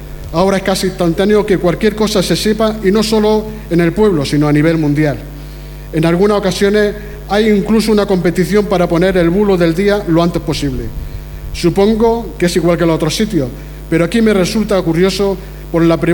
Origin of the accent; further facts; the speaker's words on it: Pozo Alcón, Andalusia, Spain; Pozo Alcón es tierra fronteriza, que mi pueblo tiene gente emprendedora y que siempre han sabido sacar lo mejor de sí mismo.